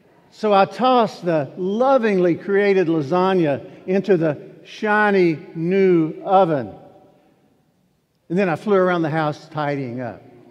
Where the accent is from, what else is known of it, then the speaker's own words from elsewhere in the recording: Virginia, United States; I prepared in my hometown, my home in Virginia a few years ago.